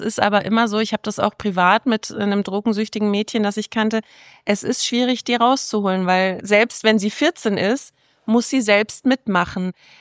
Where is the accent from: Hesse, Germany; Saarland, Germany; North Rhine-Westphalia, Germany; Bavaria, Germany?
Bavaria, Germany; Munich; Ich komme ja nicht aus Nürnberg, ich komme aus München.